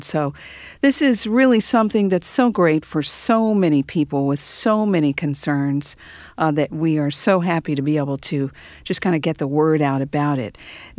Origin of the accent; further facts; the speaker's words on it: Illinois, United States; They include Ed Stetzer from Wheaton College in my home state of Illinois